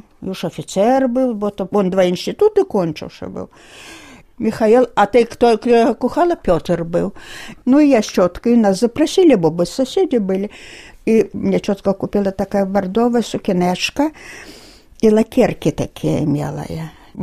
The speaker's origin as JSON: {"language": "Polish", "town": "Vitebsk", "region": "Vitebsk Region", "country": "Belarus", "tie": "born or raised there", "said": "Ale my tak troszkę nie w samym centrum mieszkali, jak tak na przykład..."}